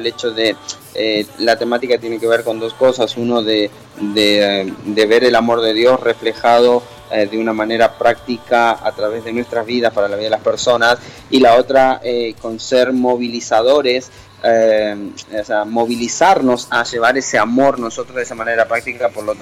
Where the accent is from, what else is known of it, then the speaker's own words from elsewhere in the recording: Argentina; also born or lived in Mexico; now in Spain; Sí, yo soy argentino, nací en Argentina, tengo una mezcla muy grande, mis padres son chilenos, pero yo nací en Argentina y de ahí ya me fui. Estuve algunos años viviendo en México y bueno, ya llevo unos 15 años viviendo aquí en España